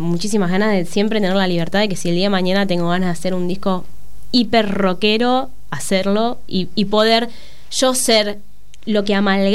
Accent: Buenos Aires, Argentina; yo me crié en Buenos Aires, en el barrio Mataderos, desde la adolescencia de ahí en adelante.

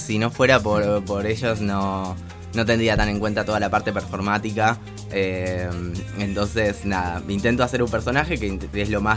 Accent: Argentina; si no fuera argentina, no tendría tampoco ese orgullo

